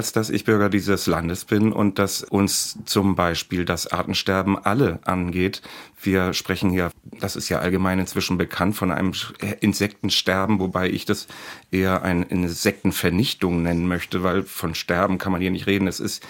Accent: Schleswig-Holstein, Germany; in meinem Heimatdorf in Schleswig-Holstein

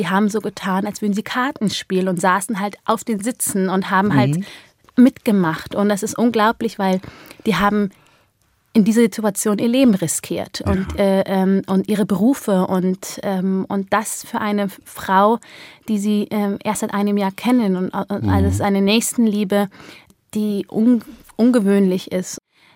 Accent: Erding, Bavaria, Germany; born there; ich bin im Erdinger Kreiskrankenhaus geboren, das ist ein bisschen ein größerer Ort als Grünbach. Und das war damals in 1989 eine Sensation, das erste schwarze Baby im Erdinger Krankenhaus.

